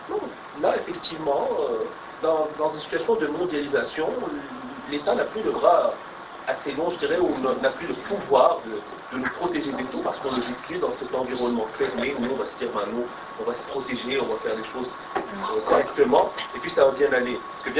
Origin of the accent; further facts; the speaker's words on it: Morocco; moved away; que moi, je viens du Maroc et je dirais que quand je retourne au Maroc, je suis né là et puis j'ai grandi là